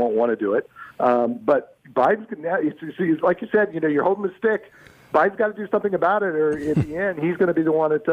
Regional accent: United States; I think, as an American, I'm really worried.

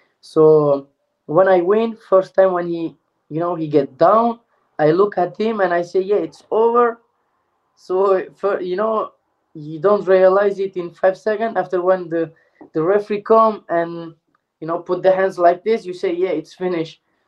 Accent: Turkey; English is a second language; when I grew up in Turkey

